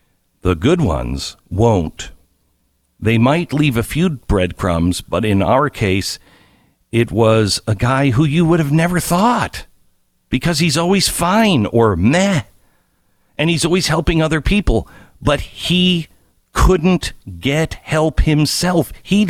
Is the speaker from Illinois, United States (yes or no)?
no; Texas, United States; oh, I'm from Texas, and they would back away from me.